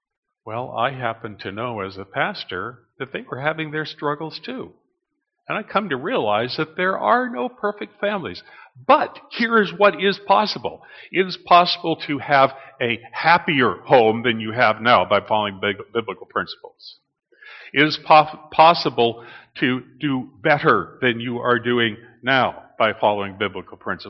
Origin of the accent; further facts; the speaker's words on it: North Dakota, United States; Because I'm from North Dakota, and I think we had about the worst weather there was. And, we were right on the Saskatchewan border.